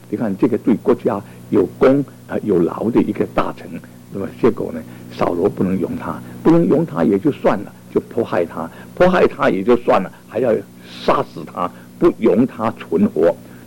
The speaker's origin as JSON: {"language": "Chinese", "country": "China", "said": "我们中国人常常讲一句话，祸不单行"}